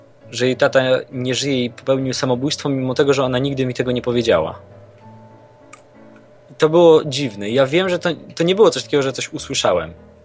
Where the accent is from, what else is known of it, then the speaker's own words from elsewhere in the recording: Mińsk Mazowiecki, Masovian Voivodeship, Poland; bo ja pochodzę z Mińska Mazowieckiego pod Warszawą